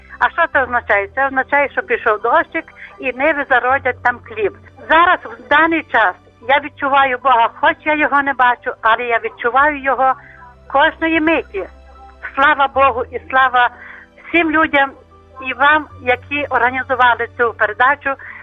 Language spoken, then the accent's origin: Ukrainian; Chernivtsi Oblast, Ukraine; Я з Буковини